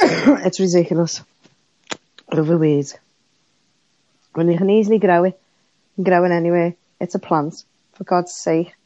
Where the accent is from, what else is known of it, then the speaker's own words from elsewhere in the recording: Liverpool, North West England, United Kingdom; Now, I'm a Scouser. We call it green crack here because it's very strong.